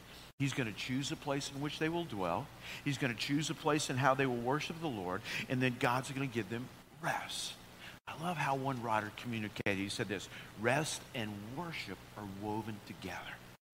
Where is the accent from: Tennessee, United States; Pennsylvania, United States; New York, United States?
Tennessee, United States; Nashville; But we grew up in East Nashville on a shady street. We loved it.